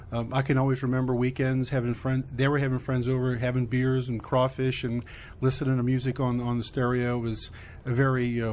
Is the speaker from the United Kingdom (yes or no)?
no; New Orleans, Louisiana, United States; It was almost like a Mark Twain existence. I lived about a block from the Mississippi River. Rode my bike everywhere, across the ferry into the French Quarter.